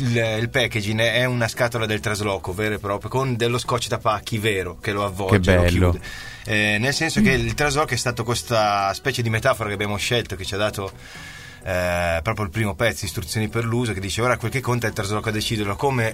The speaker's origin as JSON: {"language": "Italian", "town": "Turin", "region": "Piedmont", "country": "Italy", "said": "Torino, siamo direttamente"}